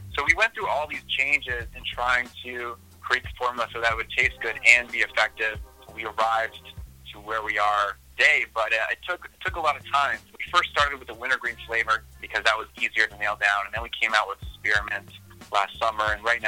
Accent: Seattle, Washington, United States; So I'm originally from Seattle

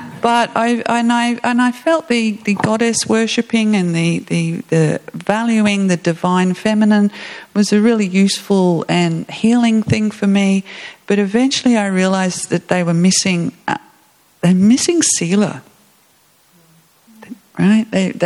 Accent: Adelaide, South Australia, Australia; born there; I was born in Adelaide to English parents, who are also immigrants, like everybody who's not an Aboriginal, I guess. I grew up in a very, very devout Catholic family.

